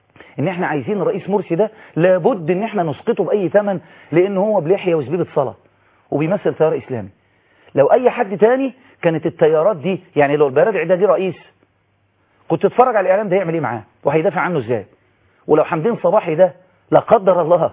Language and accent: Arabic; Egypt; احنا كمصريين